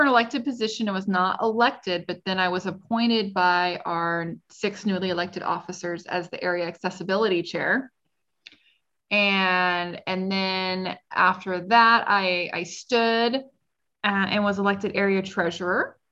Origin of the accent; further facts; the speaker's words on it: Washington, United States; but I'm from Washington. So you expect me to be a tree hugger.